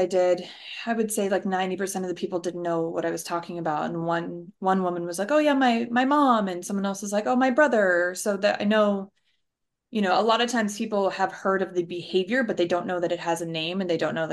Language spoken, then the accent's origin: English; Scotland, United Kingdom; and I'm Scottish, so I have a Scottish citizenship.